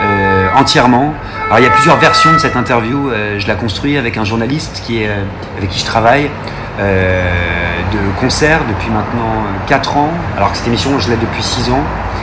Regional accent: Paris, Île-de-France, France; born there; Et puis c'est là où j'ai toutes mes racines, effectivement, puisque mes deux parents étaient auvergnats, sont auvergnats. Et même si je suis né à Paris, c'est le lieu où je me suis rendu pour les vacances, en week-end.

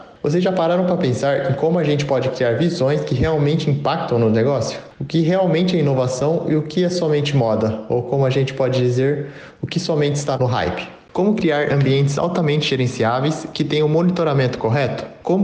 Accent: Campinas, São Paulo, Brazil; Eu sou campineiro e um estatístico de formação

